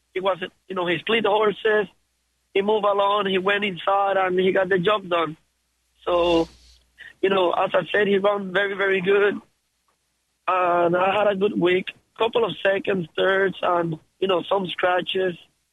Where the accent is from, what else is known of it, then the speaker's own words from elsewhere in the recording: Puerto Rico; moved away as an adult; now in United States; I am 30 years old. I am from Puerto Rico. And I came to the United States to ride up here in 2013. And I've been based in the Mid-Atlantic since then.